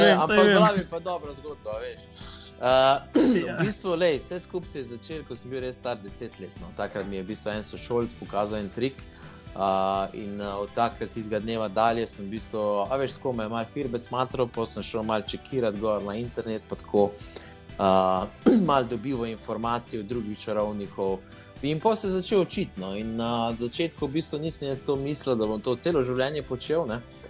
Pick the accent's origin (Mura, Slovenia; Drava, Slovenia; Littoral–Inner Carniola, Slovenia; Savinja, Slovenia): Savinja, Slovenia; Celje; born there; Rodil sem se v Celju, a veš.